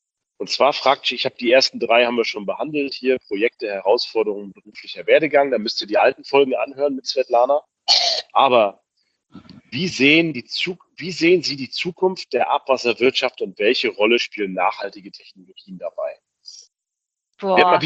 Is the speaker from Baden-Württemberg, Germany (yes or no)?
yes; Mötzingen, Baden-Württemberg, Germany; Am 21.05. im Golfclub in Mötzingen treffen wir uns. Das ist in meiner Heimatstadt.